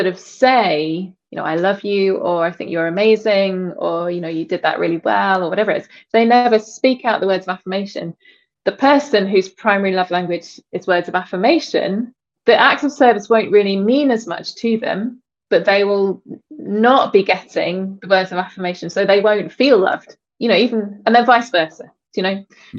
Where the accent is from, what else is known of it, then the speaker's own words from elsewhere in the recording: South East England, United Kingdom; moved away as an adult; also born or lived in London; now in Northern Ireland; I was born and brought up in England, in the southeast of England, in London and Kent, and then I moved to Northern Ireland about 21 years ago.